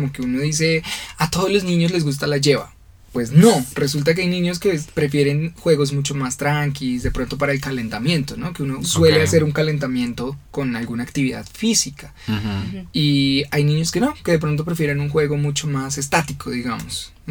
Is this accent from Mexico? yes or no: no; Bucaramanga, Santander, Colombia; now in Bogotá, Colombia; cuando yo llegué a vivir a la ciudad de Bogotá, yo soy de Bucaramanga, me vine a vivir acá y a estudiar acá